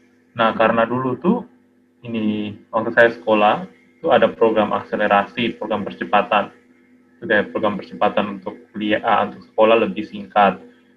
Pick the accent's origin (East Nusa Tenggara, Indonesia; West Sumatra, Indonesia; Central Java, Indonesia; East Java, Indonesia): East Nusa Tenggara, Indonesia; Kupang; keluarga saya dari papa dan mama memang lahir dan besar di Kupang, di kota Kupang seperti tadi kata Kevin. Jadi saya sejak duduk di bangku sekolah, mulai dari bangku TK hingga kuliah S1, kuliah sarjana tuh juga di universitas di Kupang